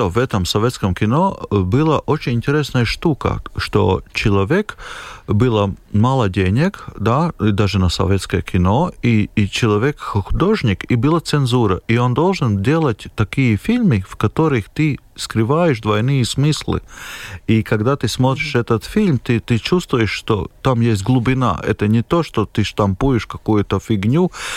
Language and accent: Russian; Latvia; Я сперва европеец, потом я латыш, да?